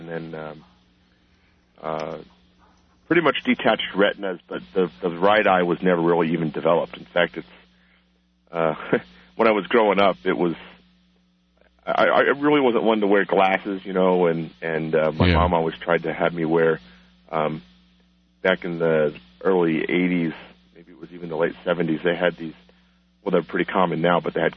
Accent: Tucson, Arizona, United States; also born or lived in New York; I was born in New York, and when I was about 2 years old, I moved out to Tucson because my father and my brother have asthma

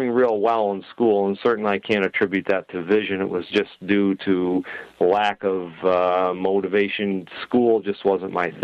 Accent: Gloversville, New York, United States; Yep, actually, I was born in Gloversville, and I have lived here all 50 years of my life.

